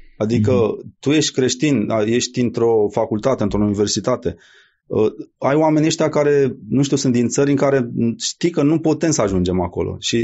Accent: Romania; o oportunitate extraordinară pentru biserica din România, că na, sunt român

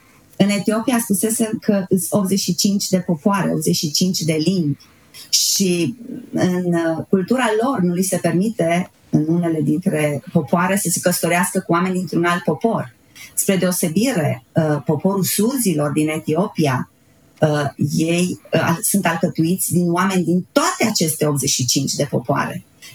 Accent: Romania; Și eu, ca și româncă, m-am îmbogățit

